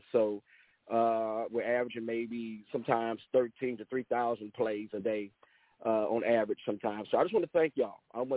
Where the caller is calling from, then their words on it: Angleton, Texas, United States; I'm calling here from the Third Coast, here in Angleton, Texas. We're on the Third Coast, about 45 minutes south of Houston.